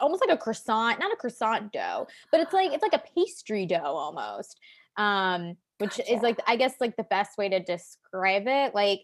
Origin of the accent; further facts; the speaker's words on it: New York, United States; there's one of the Suffolk County guys, Steve Ballone. If you guys know who Steve Ballone is, he's from my hometown.